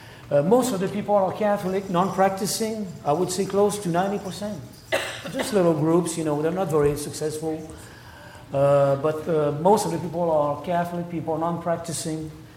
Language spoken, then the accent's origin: English; Quebec City, Quebec, Canada; I am from Quebec City, okay, area.